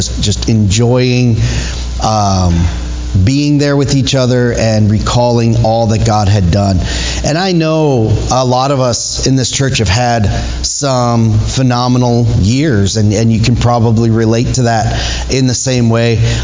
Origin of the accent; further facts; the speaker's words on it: Wisconsin, United States; And I come from Wisconsin, so I definitely know alcohol addictions. Saw that, grew up with that and all of that.